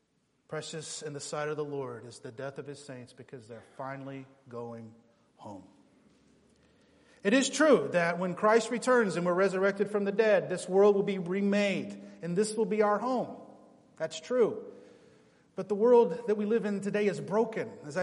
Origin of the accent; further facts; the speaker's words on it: Appalachia, United States; I'm from the Appalachian Mountains and grew up listening to those old bluegrass songs.